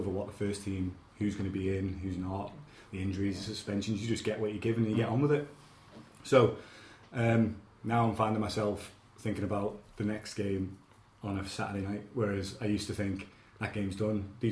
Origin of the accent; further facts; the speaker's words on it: Scotland, United Kingdom; Well, yeah, I grew up in Scotland, you see, so I didn't move to that man until I was seven.